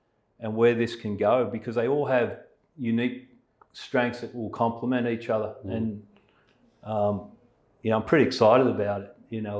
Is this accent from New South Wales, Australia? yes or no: no; Melbourne, Victoria, Australia; And I'm the guy from Melbourne on staff, yeah.